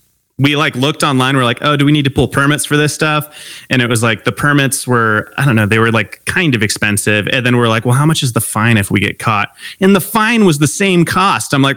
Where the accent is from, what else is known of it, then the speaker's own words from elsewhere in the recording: Long Beach, California, United States; And so, we grew up in totally different areas. I grew up in Long Beach, California. He grew up in Pittsburgh.